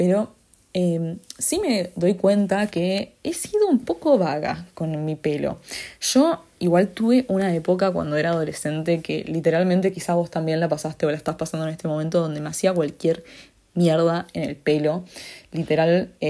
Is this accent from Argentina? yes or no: yes; Argentina; Me da miedo estar viviendo un periodo, no solo que lo veo en mi país, en Argentina, sino en todo el mundo